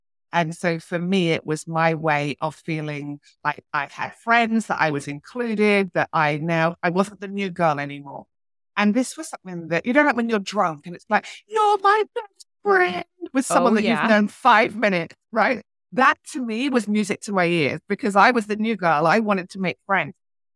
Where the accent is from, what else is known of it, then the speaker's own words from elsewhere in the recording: United Kingdom; now in Australia; I am British. I live on the west coast of Australia.